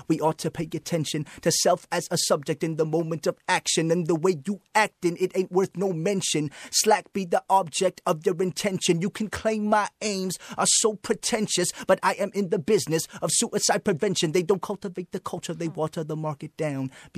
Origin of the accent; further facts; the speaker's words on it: Chicago, Illinois, United States; Well, I think growing up in Chicago, it was a collision of a lot of different experiences culturally and a lot of different kinds of influences.